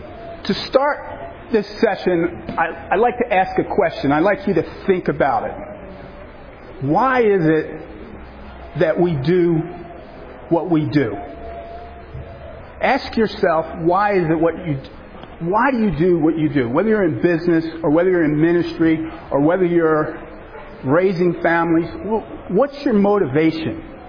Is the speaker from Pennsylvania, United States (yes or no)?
yes; West Chester, Pennsylvania, United States; I'm here with my daughter, Alicia. We're from Westchester, Pennsylvania.